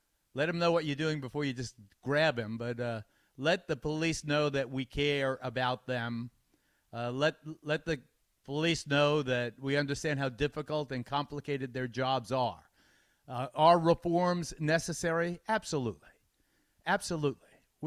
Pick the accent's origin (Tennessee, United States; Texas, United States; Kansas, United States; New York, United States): New York, United States; New York City; moved away as an adult; now in Cleveland, United States; They are voting in New York City, the city of my birth, my hometown, until Cleveland became my hometown 4 years ago.